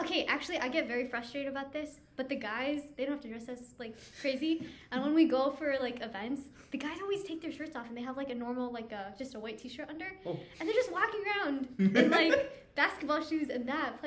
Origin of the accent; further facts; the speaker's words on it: Michigan, United States; So I'm from Michigan, so I have the Midwestern Muslim experience.